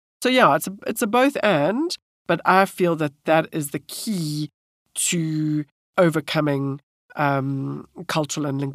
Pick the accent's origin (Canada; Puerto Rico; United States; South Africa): South Africa; You know, I'm South African and I'm African.